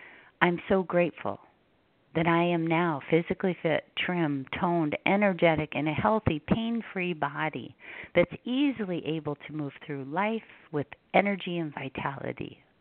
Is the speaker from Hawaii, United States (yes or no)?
yes; Hawaii, United States; And I was raised in Hawaii, and I'm fair, so I have a lot of freckles.